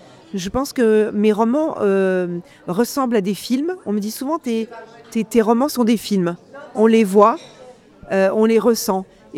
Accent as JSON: {"language": "French", "town": "Toulon-sur-Arroux", "region": "Bourgogne-Franche-Comté", "country": "France", "lives_now": "Gueugnon, France", "said": "Et puis maintenant que je vis près de Toulon, La Roue aussi, parce que je découvre les baignades, la joie des baignades dans La Roue, vers chez moi, à Toulon-sur-Arroux."}